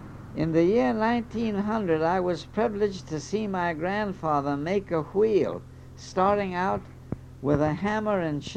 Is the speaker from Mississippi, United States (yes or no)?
no; Brownsville, Texas, United States; born there; I was born here in Brownsville on December the 31st, 1892.